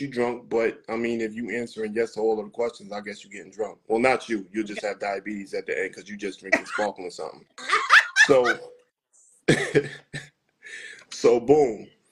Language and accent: English; New York, United States; Sorry, I was being a New Yorker.